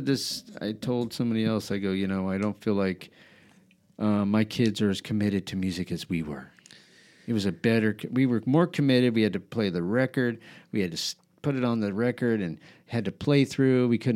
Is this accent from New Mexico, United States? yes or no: yes; Albuquerque, New Mexico, United States; It's funny. I came and visited Rehoboth. I lived in, you know, I grew up in Albuquerque.